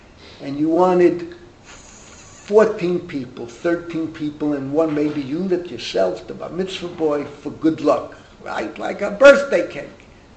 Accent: Bronx, New York, United States; As you know, I'm a third-generation American. My parents were born in Harlem. And I grew up in the Bronx.

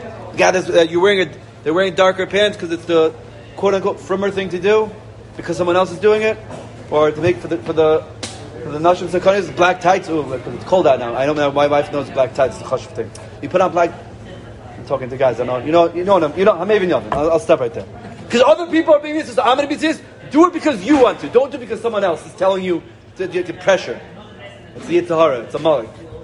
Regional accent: Queens, New York, United States; In high school, I got American Eagle. I was from Queens. I couldn't afford Hollister.

